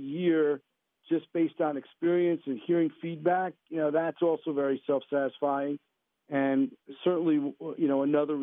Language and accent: English; Union, New Jersey, United States; But yeah, I grew up in Union. Still live in New Jersey in West Caldwell. But grew up admittedly a Rangers fan, although, you know, grew up in the shadow of the Devils.